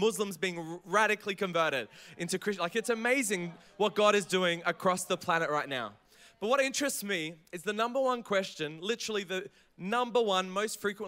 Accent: Brisbane, Queensland, Australia; And as mentioned, I'm from Brisbane, so please don't hate me. I'm not from Perth, but I love this city.

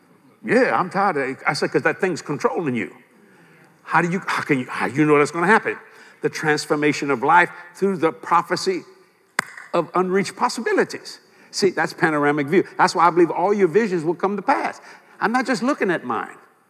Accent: New Orleans, Louisiana, United States; I was raised on the West Bank of New Orleans, actually in the worst borough of New Orleans, Algiers.

